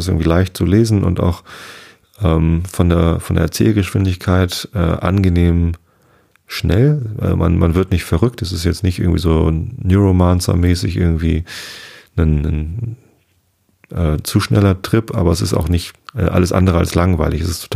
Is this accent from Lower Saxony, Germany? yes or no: yes; Wistedt, Lower Saxony, Germany; Es gab eine lustige Situation, als mein Heimatort Wisted irgendwie eine Chronik rausgebracht hat zum 950-jährigen Jubiläum oder was.